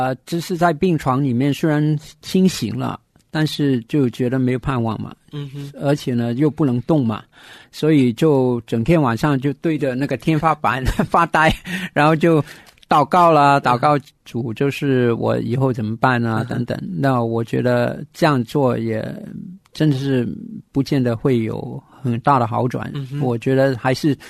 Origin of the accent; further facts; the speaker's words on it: Hong Kong; 因为我是在香港长大的，所以我对香港的医疗各方面的比较有点认识